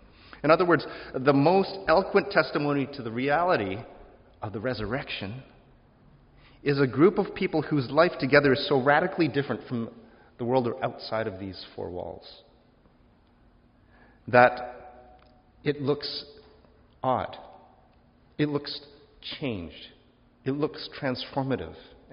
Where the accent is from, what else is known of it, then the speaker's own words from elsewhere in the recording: Calgary, Alberta, Canada; You see, I grew up in Calgary, and Calgary is definitely an oil town.